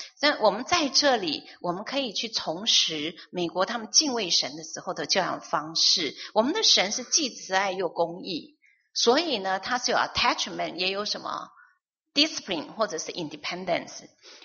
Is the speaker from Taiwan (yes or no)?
no; China; 所以我们中国人才会讲，就是养儿方知父母恩